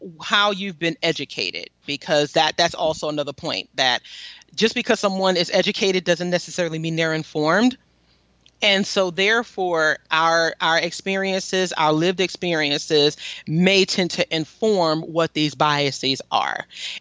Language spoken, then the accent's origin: English; New York, United States; I was born, I'm from New York, and I'm a product of the public school system.